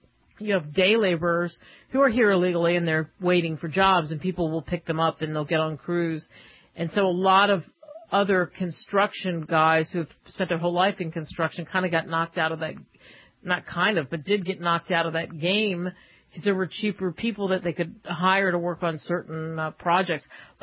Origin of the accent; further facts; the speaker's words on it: United States; being an American journalist and trying to get work in England, forget about it.